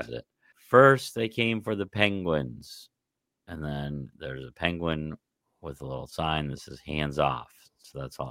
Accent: Colorado, United States; now in New York, United States; Something I learned growing up in Colorado.

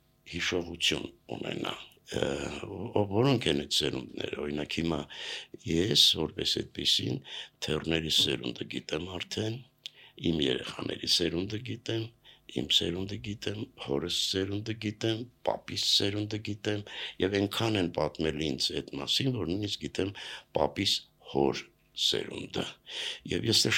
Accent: Yerevan, Armenia; Երևանում եմ ծնվել

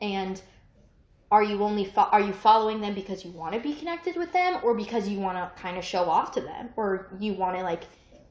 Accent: Colorado, United States; Similarly, like, I mean I'm from Colorado, duh.

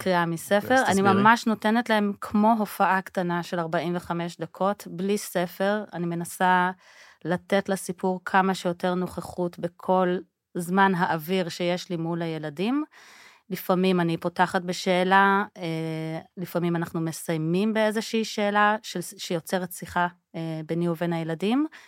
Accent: Jerusalem, Jerusalem District, Israel; אני ירושלמית מלידה, גדלתי בירושלים, ממש באותו רחוב שאני גרה בו גם עכשיו. בית דתי-לאומי, רגיל סטנדרטי.

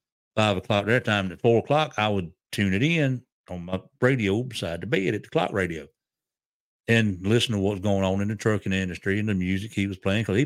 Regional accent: New Orleans, Louisiana, United States; I love these people. I'm from New Orleans.

